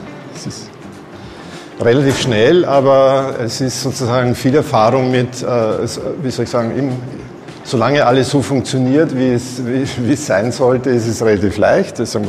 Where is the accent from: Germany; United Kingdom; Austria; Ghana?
Austria; Vienna; Ich komme aus Wien, Österreich. Hört man vielleicht an meinem Akzent.